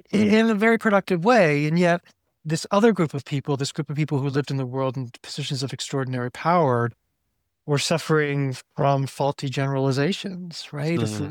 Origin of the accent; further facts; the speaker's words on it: United States; also born or lived in Amsterdam, Netherlands; And then September 11th happened, and I'm American, and as a white male American who lived, the security of my world had been guaranteed until that happened, and I had an existential crisis, and I moved back to America